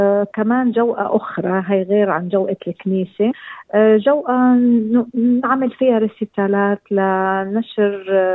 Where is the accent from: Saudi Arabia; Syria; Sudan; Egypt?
Syria; now in Australia; أنا من صغري وأنا قبل ما أصل لأستراليا من صغري وأنا من سوريا